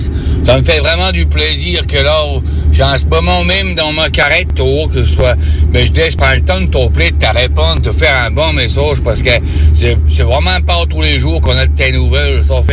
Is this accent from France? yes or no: no; Canada; parce que tu sais, chez nous, au Canada, c'est vraiment très vaste, hein.